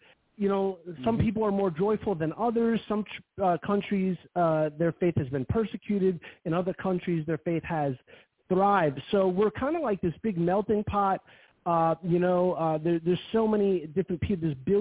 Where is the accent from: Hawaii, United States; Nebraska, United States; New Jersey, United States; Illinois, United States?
New Jersey, United States; Garfield; I'm from Garfield